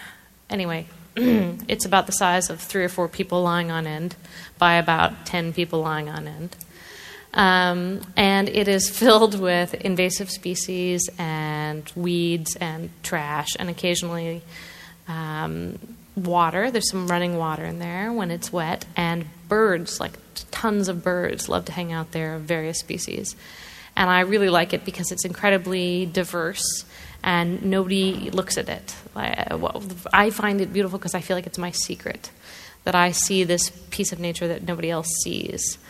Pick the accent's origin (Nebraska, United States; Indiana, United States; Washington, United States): Washington, United States; Seattle; Now, I grew up in Seattle, and I was brought up that way